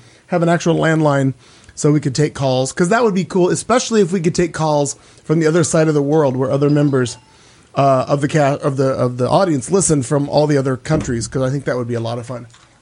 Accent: Joplin, Missouri, United States; now in Phoenix, United States; Her company not only has their main offices are in my hometown of Joplin, Missouri, but they have a warehouse here in Phoenix.

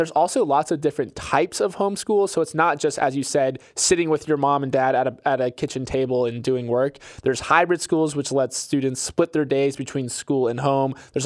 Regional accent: Florida, United States; it's from my home state of Florida, Hillsborough County, which kind of encompasses the Tampa area.

